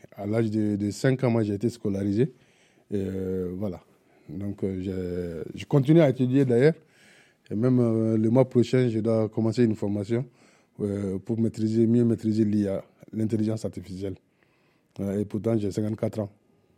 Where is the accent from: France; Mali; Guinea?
Mali; French is a second language; J'ai appris le français à l'école parce que au Mali, la loi dit qu'on doit être scolarisé à l'âge de 7 ans.